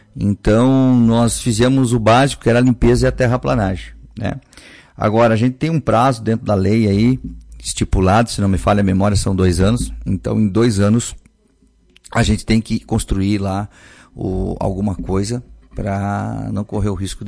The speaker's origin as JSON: {"language": "Portuguese", "region": "Rio Grande do Sul", "country": "Brazil", "said": "Eu acho que nós, como bons gaúchos que somos, nós temos que achar alternativas para manter acesa a nossa cultura."}